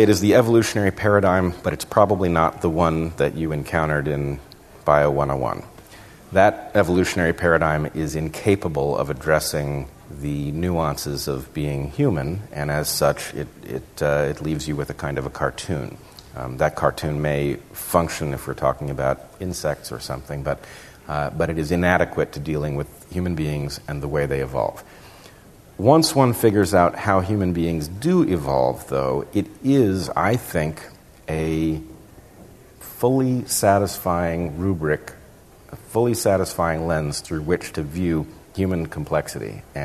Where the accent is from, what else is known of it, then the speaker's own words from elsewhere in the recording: United States; and this may be part of my experience as an American, and it may or may not translate to the UK